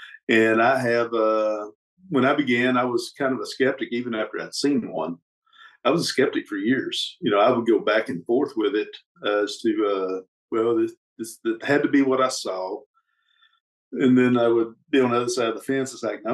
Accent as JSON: {"language": "English", "region": "Arkansas", "country": "United States", "said": "I'm from Southwest Arkansas. Been here all of my life."}